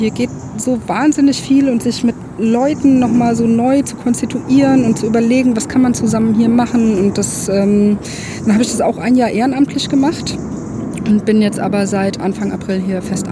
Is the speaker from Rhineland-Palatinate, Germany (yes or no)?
no; Frankfurt, Hesse, Germany; Ich komme eigentlich aus Frankfurt, habe an der Ostsee gelebt zu der Zeit